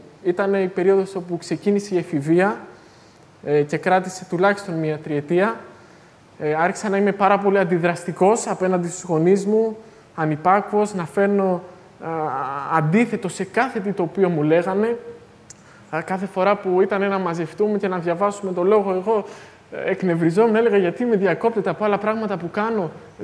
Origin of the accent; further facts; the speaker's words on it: Athens, Attica, Greece; now in Thessaloniki, Greece; είμαι από την Αθήνα και είμαι στο τρίτο έτος στην Οδοντιατρική Σχολή εδώ στο Αριστοτέλειο Πανεπιστήμιο.